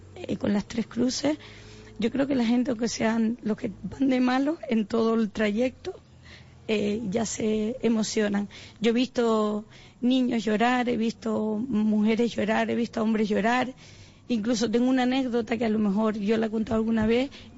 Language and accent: Spanish; Adeje, Canary Islands, Spain; Siempre he estado vinculada al mundo social y cultural de mi pueblo. Soy adejera